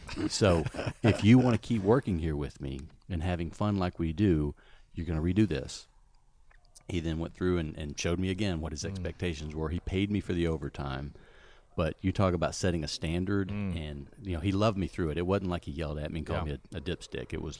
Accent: Alabama, United States; also born or lived in North Carolina / South Carolina / Athens, Georgia; Grew up originally in Alabama, and then I moved a couple of years to North Carolina, a couple of years to South Carolina, and then Athens, Georgia.

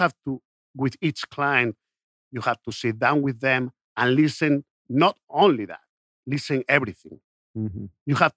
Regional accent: Spain; I'm originally from Spain.

